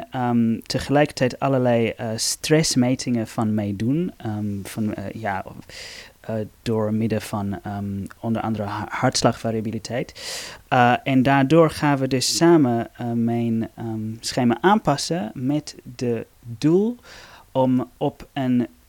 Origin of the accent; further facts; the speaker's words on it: South Africa; also born or lived in London, United Kingdom; Ik ben eigenlijk in Londen geboren, maar in Zuid-Afrika opgegroeid. Dus ja, ik ben Zuid-Afrikaans.